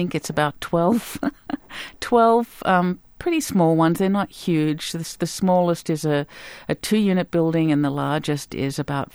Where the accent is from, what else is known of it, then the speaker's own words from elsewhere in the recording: Australia; also born or lived in New York City; now in Pittsburgh, United States; I'm not a Pittsburgher originally. I grew up in Australia, and I went to school in New York City.